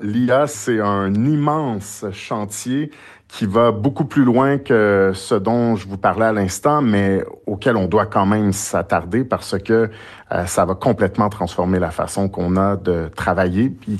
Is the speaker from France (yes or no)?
no; Quebec, Canada; quand vous êtes chez nous au Québec